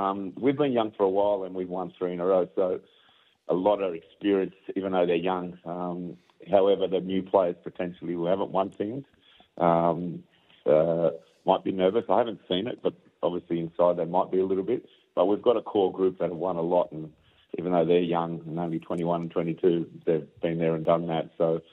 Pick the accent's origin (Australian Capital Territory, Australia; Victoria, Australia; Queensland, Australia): Australian Capital Territory, Australia; Canberra; I'm actually from Canberra, so I'm used to this.